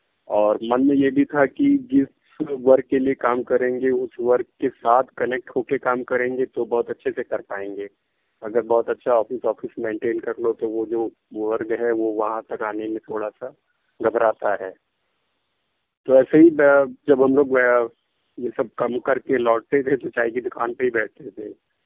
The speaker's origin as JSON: {"language": "Hindi", "town": "Kanpur", "region": "Uttar Pradesh", "country": "India", "tie": "born or raised there", "said": "तो मैं कानपुर का रहने वाला हूँ, कानपुर उत्तर प्रदेश में आता है, इंडिया के उत्तर प्रदेश में।"}